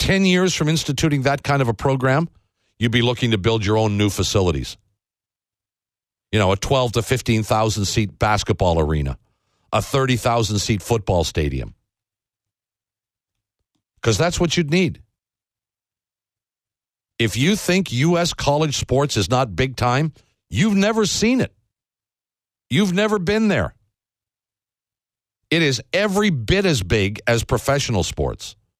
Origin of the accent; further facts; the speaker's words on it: Canada; To hold your nose up and say, well, we're Canadian, we have a different policy on this, is stupid.